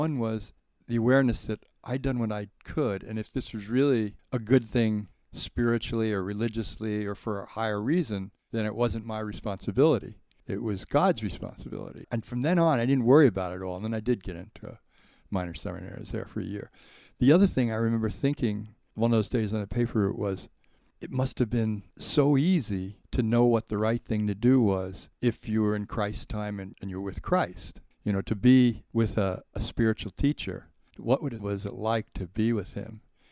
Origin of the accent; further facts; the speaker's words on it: Jamaica, New York, United States; born there; I was born in Jamaica, New York. I was born about 2 miles from here